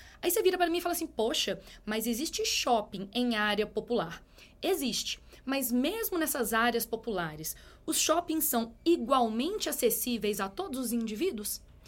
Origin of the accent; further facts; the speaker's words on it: Belo Horizonte, Minas Gerais, Brazil; Aqui em Belo Horizonte, por exemplo, eu sou belo-horizontina